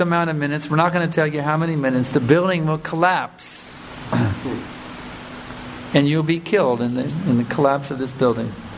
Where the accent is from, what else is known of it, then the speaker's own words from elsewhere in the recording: United States; we have as a kid growing up in America, I don't know if they have it here, but back in the 60s, that was the big thing